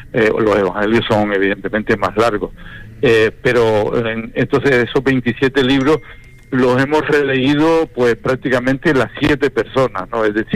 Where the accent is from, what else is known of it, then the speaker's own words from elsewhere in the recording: Canary Islands, Spain; accent: Canarian; Sino con mi lenguaje, con mi forma de hablar canaria.